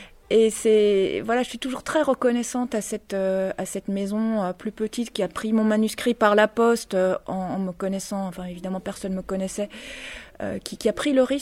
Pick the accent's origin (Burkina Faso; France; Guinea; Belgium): Belgium; Mouscron, Wallonia; also born or lived in Ghent; Donc, je suis originaire de Gand, mais j'ai passé une partie de mon enfance à Moucron, près de la frontière française, d'ailleurs.